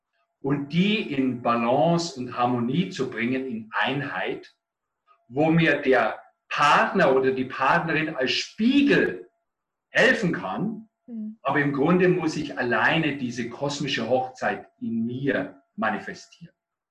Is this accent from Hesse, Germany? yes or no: no; Bavaria, Germany; born there; now in Berlin, Germany; Ich lebe, mein Wohnort ist im Moment in Berlin oder ich bin seit 2008 in Berlin, gebürtiger Bayer